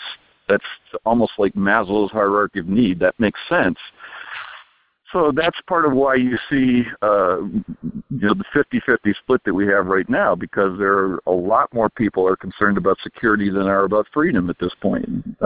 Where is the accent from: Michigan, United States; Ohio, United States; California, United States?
Michigan, United States; Detroit; What's most important for a kid growing up today in Detroit, my hometown, a failed city